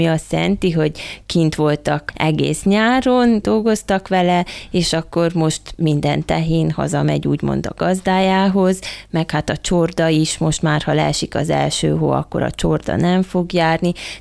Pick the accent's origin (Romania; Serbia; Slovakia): Romania; Székely Land; sikerült már elvinni Székelyföldre, a szülőföldemre is